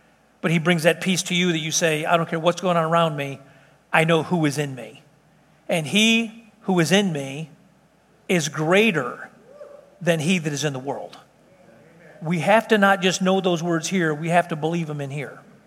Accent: Texas, United States; I go all over the world. People, where are you from? Texas. United States? I always like to say, well, currently.

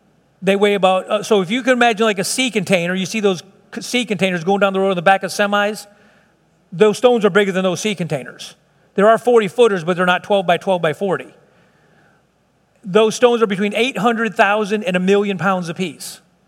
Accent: Chicago, Illinois, United States; I grew up in South Chicago. There was no phones.

